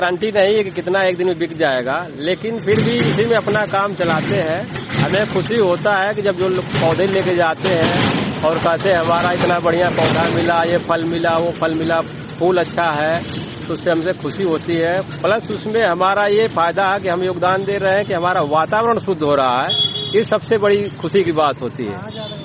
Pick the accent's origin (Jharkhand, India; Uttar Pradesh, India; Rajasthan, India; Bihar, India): Uttar Pradesh, India; Shahpur Bahor Rai; ग्राम Shahpur बहोर राय।